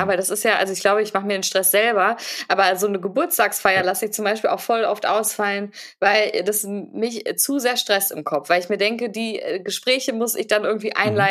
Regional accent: Paderborn, North Rhine-Westphalia, Germany; Zum einen aus der Stadt, wo ich herkomme, Paderborn.

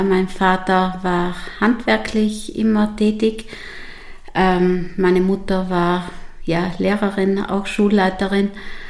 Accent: Trentino-Alto Adige, Italy; also born or lived in Vienna; Ich komme aus Südtirol, habe in Wien studiert

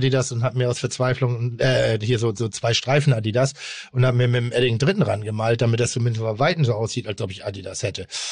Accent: Pinneberg, Schleswig-Holstein, Germany; Ich habe, komme ich aus Pinneberg irgendwie so

